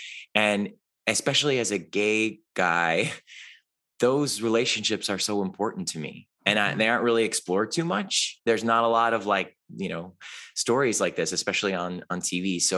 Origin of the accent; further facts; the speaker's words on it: Cleveland, Ohio, United States; I mean, because I grew up in Cleveland, Ohio, and loved musicals